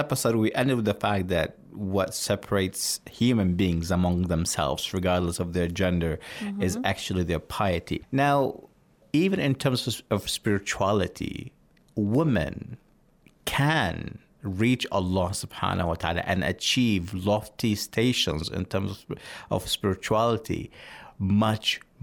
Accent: Australia

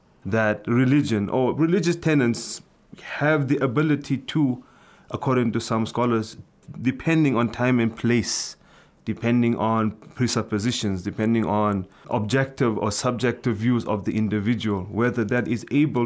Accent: South Africa; also born or lived in United Kingdom; I was born in the United Kingdom. I grew up in South Africa.

